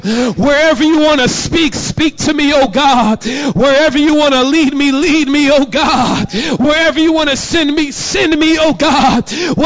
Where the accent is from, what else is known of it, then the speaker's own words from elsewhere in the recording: Jacksonville, Florida, United States; no, I'm from here, from the west side of Jacksonville. I'm from here.